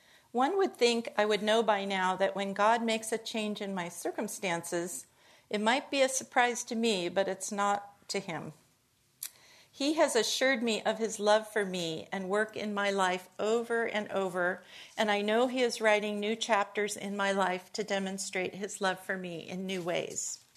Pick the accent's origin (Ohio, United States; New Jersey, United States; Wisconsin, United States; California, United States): California, United States; La Crescenta; also born or lived in Glendale; I was born in Glendale and raised next door in the La Crescenta foothills.